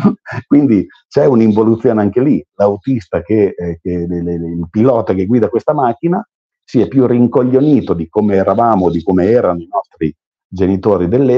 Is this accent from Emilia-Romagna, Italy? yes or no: yes; Bologna, Emilia-Romagna, Italy; io che sono di Bologna e ho la città 30